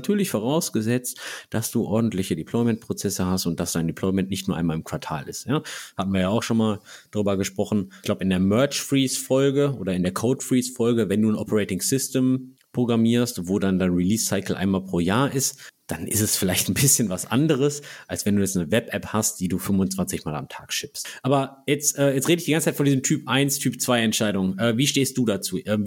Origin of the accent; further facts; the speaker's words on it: North Rhine-Westphalia, Germany; ich bin aus dem Pott